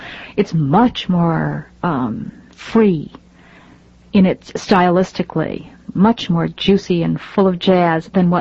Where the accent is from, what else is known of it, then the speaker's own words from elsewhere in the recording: Bridgeport, Connecticut, United States; my hometown, Bridgeport, Connecticut, in a way, imaginatively, my sense of place is there.